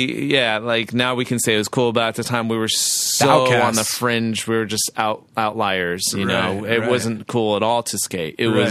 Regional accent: Riverside, California, United States; I grew up in Riverside, California.

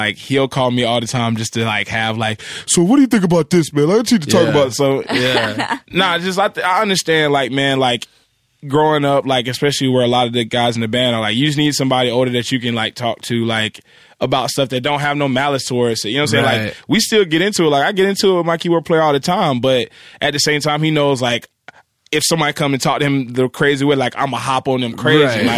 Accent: Atlanta, Georgia, United States; Like, I'm from Atlanta.

